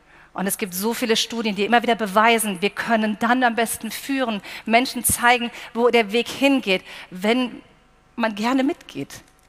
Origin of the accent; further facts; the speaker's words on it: Baden-Württemberg, Germany; accent: Swabian; Ich komme hier direkt eigentlich aus der Ecke, heute volles Heimspiel, ich komme schwäbisch-schwätzerisch, der Wahnsinn.